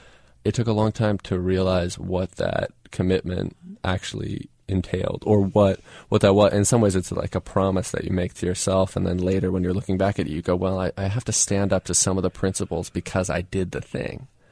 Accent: Swarthmore, Pennsylvania, United States; I had avoided the choice when I was a kid growing up in Swarthmore.

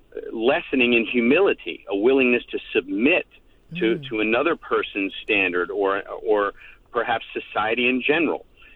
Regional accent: Philadelphia, Pennsylvania, United States; now in Alabama, United States; Well, I grew up in Philadelphia, and so no matter where I am, I always stream my WHYY.

